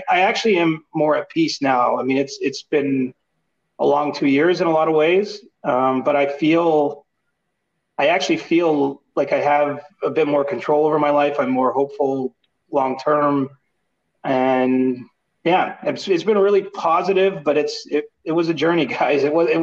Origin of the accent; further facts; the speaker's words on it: Canada; I love being Canadian. You know, I was born here. I'm proud to be from here. My dad immigrated to this country